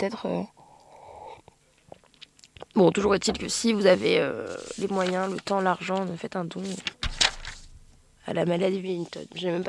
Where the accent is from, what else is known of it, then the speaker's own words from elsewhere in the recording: Brittany, France; Je suis bretonne. Je suis bretonne.